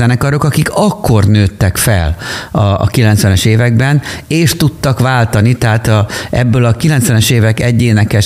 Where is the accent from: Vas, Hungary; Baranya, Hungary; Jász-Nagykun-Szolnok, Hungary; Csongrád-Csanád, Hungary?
Csongrád-Csanád, Hungary; Szeged; now in Fót, Hungary; én Szegeden születtem, ott nőttem fel, Debrecenbe jártam egyetemre, és Fóton lakunk. Tehát így vagyok én budapesti.